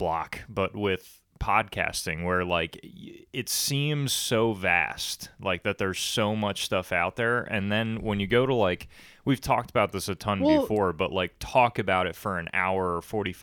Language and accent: English; New York, United States; I'm from New York, so it just, you know. I can't do anything about it.